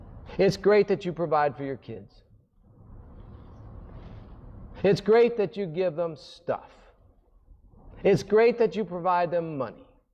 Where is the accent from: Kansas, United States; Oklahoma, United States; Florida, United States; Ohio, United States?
Ohio, United States; and I love LeBron, he's 40 minutes from my hometown, but he doesn't have six rings.